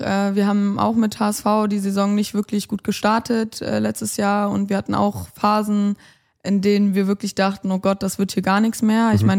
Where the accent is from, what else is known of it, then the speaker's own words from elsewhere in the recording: Hamburg, Germany; gerade auch in meiner Heimatstadt Hamburg